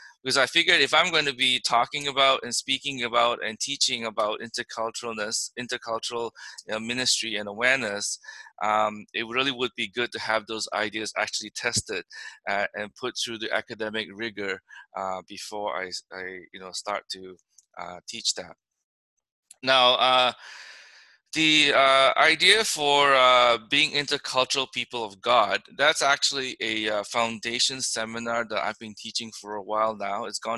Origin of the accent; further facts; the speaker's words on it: Canada; We're Canadian, right?